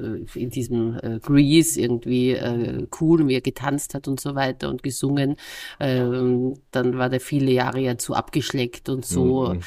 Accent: Vienna, Austria; Bin ja gebürtige Wienerin und habe mich da sehr wiedererkannt

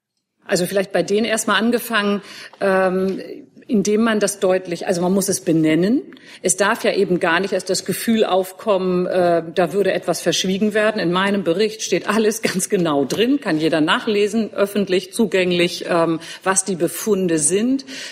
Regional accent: Hamburg, Germany; meiner Heimatstadt Hamburg

